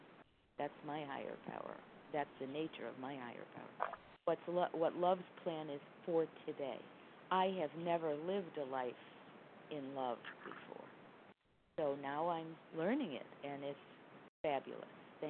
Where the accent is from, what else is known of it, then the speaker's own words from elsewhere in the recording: Connecticut, United States; from Connecticut, and thank God, and that's who I think I am covered today.